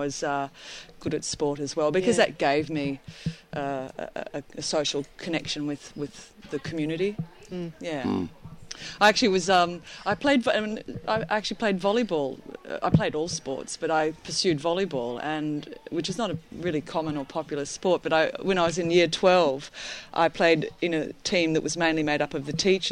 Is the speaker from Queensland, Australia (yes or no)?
no; Swan Hill, Victoria, Australia; Yeah, so that was the first 18 years of my life, going to school and playing sport